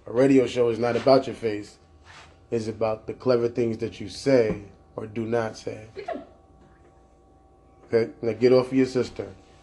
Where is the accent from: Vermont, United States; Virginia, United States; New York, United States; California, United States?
New York, United States; Queens; You know, I'm from Queens. So that's one of the reasons why I like him.